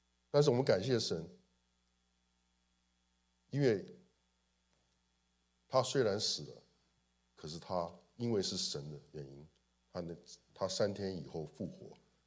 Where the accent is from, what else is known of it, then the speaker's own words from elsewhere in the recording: China; 你知道我们中国人很多时候会讲究一个好死，有个好死。